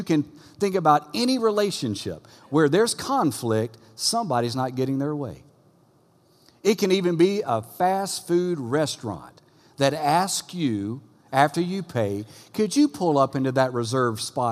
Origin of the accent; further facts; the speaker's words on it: Louisiana, United States; We're from Louisiana, so it's king cake season